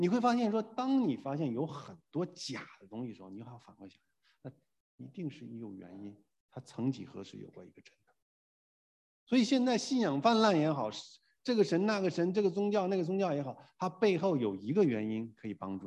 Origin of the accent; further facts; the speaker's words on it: Beijing, China; 我告诉你啊，我从北京来